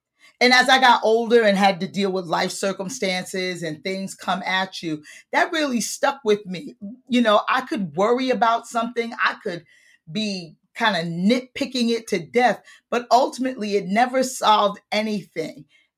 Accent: New York, United States; I am a native New Yorker. I really do consider myself that. So raised in the Bronx, but now I live in Brooklyn for the last 22 years.

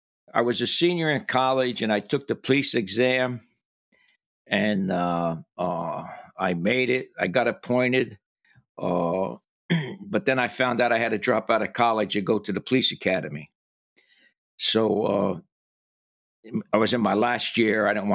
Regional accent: Paterson, New Jersey, United States; Maybe because growing up in Paterson, New Jersey, you know, back then in the day, the cops were your friends.

